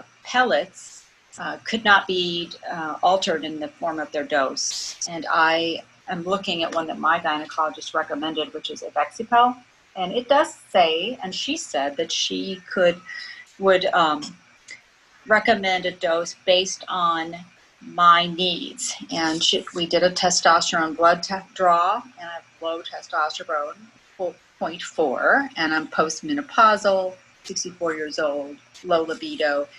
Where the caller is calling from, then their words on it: Missouri, United States; Hi, I'm a listener from Missouri. I was recommended your podcast by my gynecologist in Missouri.